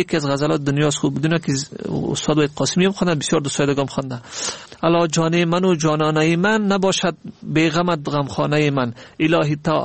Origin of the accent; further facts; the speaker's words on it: Afghanistan; ما افغانیم و همین هویت ماست